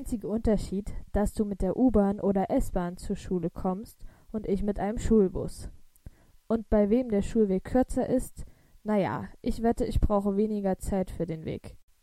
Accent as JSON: {"language": "German", "town": "Wollin", "region": "Brandenburg", "country": "Germany", "tie": "born or raised there", "said": "Im Westen von Brandenburg, in Fleming. Nicht so weit von der Stadt Brandenburg an der Havel."}